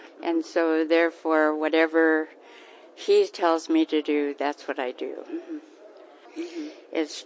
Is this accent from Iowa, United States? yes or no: yes; Diagonal, Iowa, United States; I'm from Diagonal, Iowa, over on the west side.